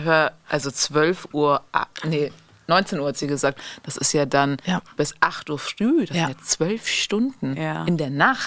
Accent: Baden-Württemberg, Germany; Ich bin Schwäbin, also nicht, ich bin schwäbisch erzogen.

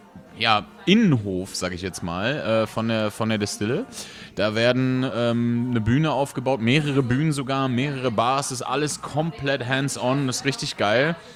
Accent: Berlin, Germany; born there; now in Cologne, Germany; Bin gebürtiger Berliner, jetzt seit 10 Jahren Wahlkölner.

